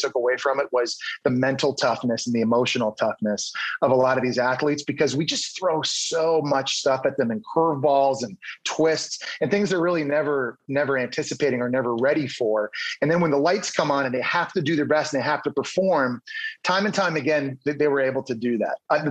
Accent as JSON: {"language": "English", "town": "Ottawa", "region": "Ontario", "country": "Canada", "tie": "born or raised there", "said": "I'm from Ottawa, Canada"}